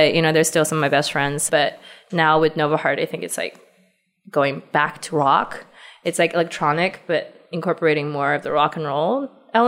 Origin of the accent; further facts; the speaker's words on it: Beijing, China; accent: Valley Girl; English is a second language; also born or lived in California; We are from Beijing. You might hear me with a funny Valley Girl accent because I went to school in California briefly.